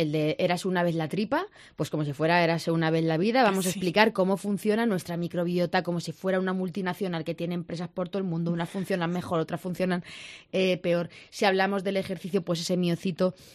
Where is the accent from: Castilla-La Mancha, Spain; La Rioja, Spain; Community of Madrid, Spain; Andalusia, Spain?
Castilla-La Mancha, Spain; Belmonte; Bueno, yo soy de Cuenca, yo soy de Belmonte, Cuenca, y yo tenía una farmacia rural en un pueblo de 500 habitantes.